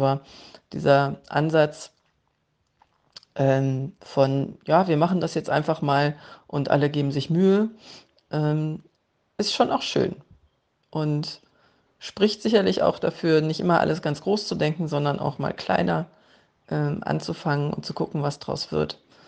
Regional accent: North Rhine-Westphalia, Germany; in der Nähe von meinem Heimatort, nämlich bei Bonn

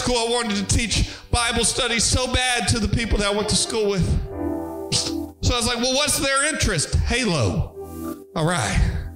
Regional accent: Louisiana, United States; I am from South Louisiana and I speak poquito Espanol.

